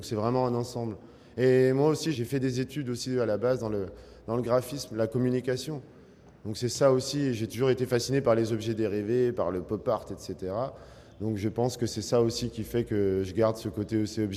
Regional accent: France; Donc forcément, j'ai grandi en France. Donc après, du coup, j'ai eu plusieurs vies, dont une vie en France.

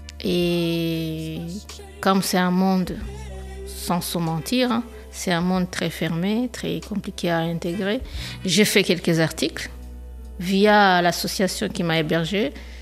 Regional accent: Burundi; Mais déjà, je viens du Burundi, je n'ai pas fait mes études ici.

